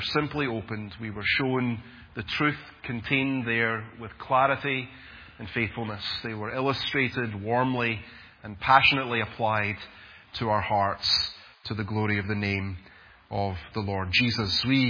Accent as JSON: {"language": "English", "region": "Scotland", "country": "United Kingdom", "said": "being Scottish"}